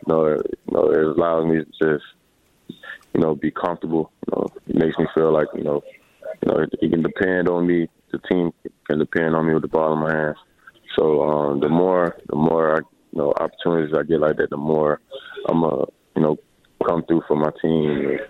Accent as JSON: {"language": "English", "town": "Tuscaloosa", "region": "Alabama", "country": "United States", "tie": "born or raised there", "said": "Yeah, it's very hard to do, you know, just being a local kid"}